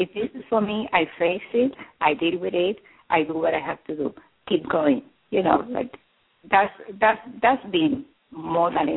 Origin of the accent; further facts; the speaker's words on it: Dominican Republic; also born or lived in Puerto Rico; now in New York, United States; I'm from Dominican Republic.